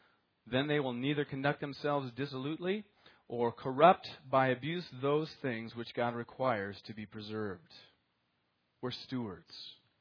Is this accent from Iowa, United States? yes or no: yes; Iowa, United States; You know, I come from Iowa, and when I went to Iowa State University